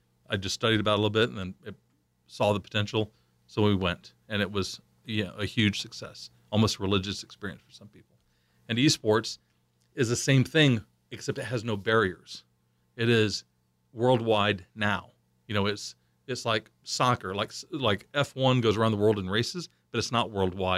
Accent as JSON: {"language": "English", "town": "Oklahoma City", "region": "Oklahoma", "country": "United States", "said": "I'm from a suburb. I'm from Oklahoma City."}